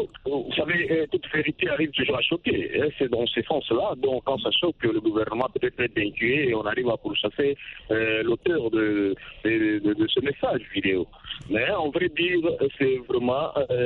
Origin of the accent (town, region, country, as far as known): DR Congo